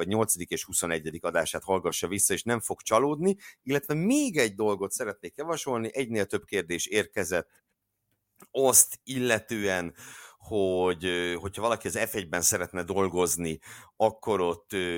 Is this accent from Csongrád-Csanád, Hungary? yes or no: yes; Zsombó, Csongrád-Csanád, Hungary; Zsombó, ugye Zsombó az a falu, ahol felnőttem